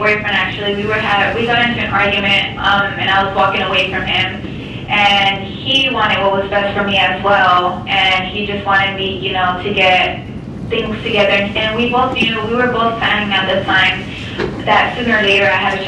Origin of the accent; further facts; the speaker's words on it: Yuma, Arizona, United States; I'm from Yuma, so he wanted me to go all the way up to Tucson.